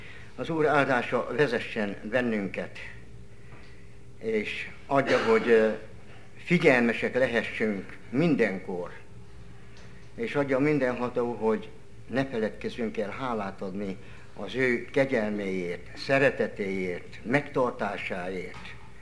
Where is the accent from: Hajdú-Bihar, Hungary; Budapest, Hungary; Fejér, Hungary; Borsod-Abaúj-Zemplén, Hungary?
Hajdú-Bihar, Hungary; Debrecen; born there; 1942-ben születtem február 24-én Debrecenbe.